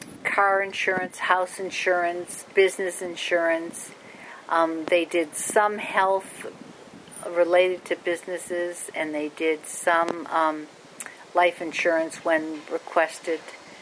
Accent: Waterbury, Connecticut, United States; born there; I was born in Waterbury, Connecticut.

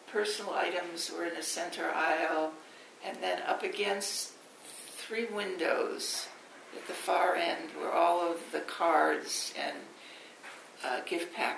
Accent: Lakeville, United States; Growing up in Lakeville, the First National grocery store was where the Boathouse restaurant is now.

